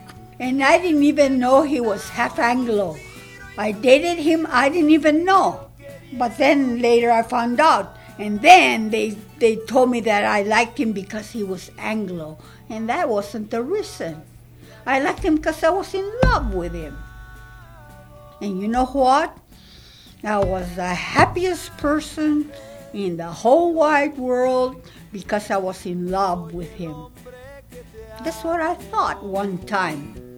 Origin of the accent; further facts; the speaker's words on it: Cleveland, United States; born there; I was born in Cleveland, the small town of Cleveland, up on a little hill, which we always ran up the hill and back, where we grazed the cows.